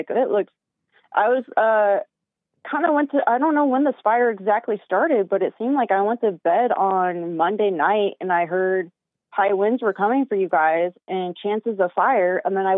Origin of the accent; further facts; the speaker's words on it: California, United States; I grew up in California. I'm from the more south